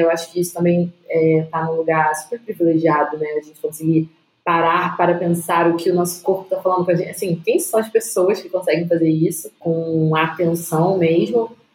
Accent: Brazil; enquanto brasileiro, enquanto, e aí nesse caso, né, pessoas negras e periféricas

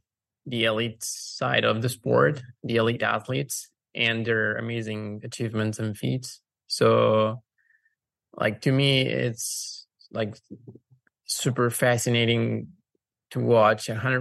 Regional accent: Italy; I'm 31 years old. Yeah, I'm from Italy, but I feel like a citizen of the world. I'm a cosmopolitan.

